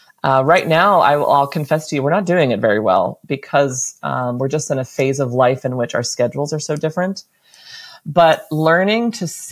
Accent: United States; so much of my identity, especially I think as an American, is wrapped up in producing stuff and consuming stuff.

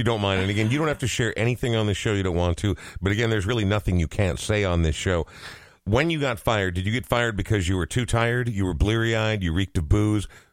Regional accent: Coon Rapids, Minnesota, United States; I grew up in Coon Rapids, so I'm not one. I guess I'm way north side, right? North suburban cultural corridor.

